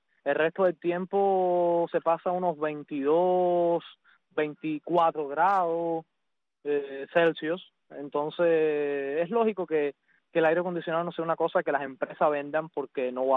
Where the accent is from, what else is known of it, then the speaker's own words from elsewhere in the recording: Cuba; now in Netherlands; esa fue una de las razones por las cuales yo salí de Cuba